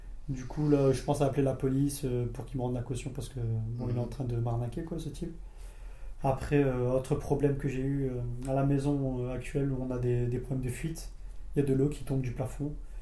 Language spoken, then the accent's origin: French; France; Moi je suis français, il y a un allemand, un italien et un anglais.